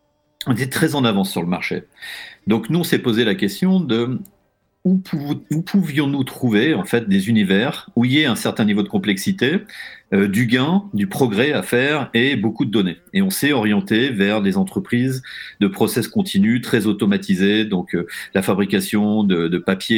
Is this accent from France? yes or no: yes; Chamalières, Auvergne-Rhône-Alpes, France; also born or lived in Clermont-Ferrand; moi, je suis né en Auvergne, à Chamalières. J'ai fait un premier parcours jusqu'au bac à Clermont-Ferrand, principalement à Jeanne d'Arc.